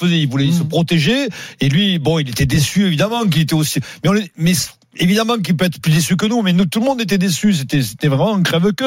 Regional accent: Cahors, Occitanie, France; moi, je suis né à Cahors. Dans la même clinique que mon oncle, on est caducien tous les deux.

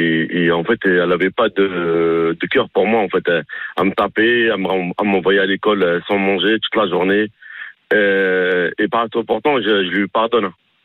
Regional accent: Mantes-la-Jolie, Île-de-France, France; moved away as an adult; now in Chartres, France; Parce que c'était plus dur, j'ai grandi à Mantes

